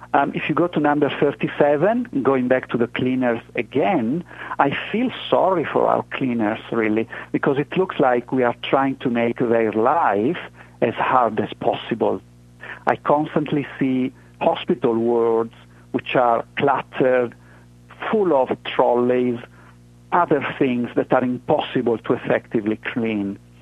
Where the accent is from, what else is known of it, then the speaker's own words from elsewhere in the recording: Italy; now in New Zealand; I came from Italy to New Zealand